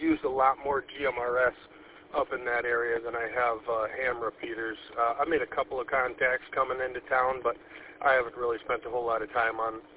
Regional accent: Ortonville, Michigan, United States; Oh, nice. Yeah, no, I'm actually from the Ortonville area, Clarkston, that area, but I'm coming into Flint tonight for something else

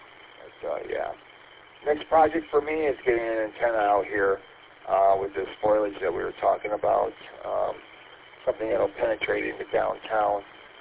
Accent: St. Clair Shores, Michigan, United States; Yeah, I grew up in Sinclair Shores, and I've known a lot of law enforcement personnel that have come and gone.

